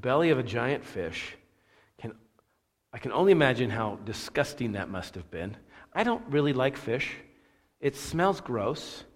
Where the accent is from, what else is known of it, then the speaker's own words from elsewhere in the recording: Moscow, Idaho, United States; I grew up in Moscow